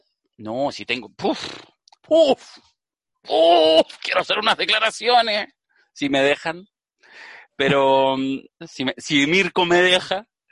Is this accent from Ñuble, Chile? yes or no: no; Peñalolén, Santiago Metropolitan, Chile; porque somos de Peñalolén